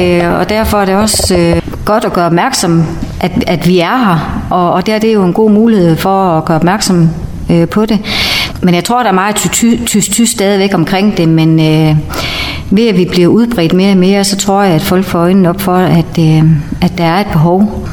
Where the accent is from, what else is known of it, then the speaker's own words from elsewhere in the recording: Frederikshavn, North Denmark Region, Denmark; now in Sæby, Denmark; Jo, jeg kommer fra Frederikshavn, men bor i Sæby lige nu.